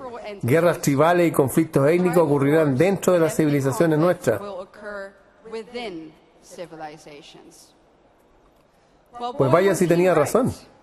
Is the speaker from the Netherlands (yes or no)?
yes; Netherlands; esta es una pequeña ciudad de los Países Bajos, mi país de origen